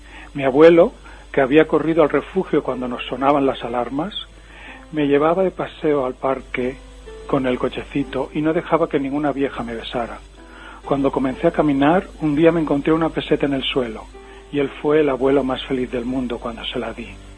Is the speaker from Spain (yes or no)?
yes; Barcelona, Catalonia, Spain; nací en Barcelona y he vivido gran parte de mi vida en Barcelona. Pero desde hace unos 14 años me vine a vivir al campo, aquí en la provincia de Barcelona, pero ya lejos de la ciudad.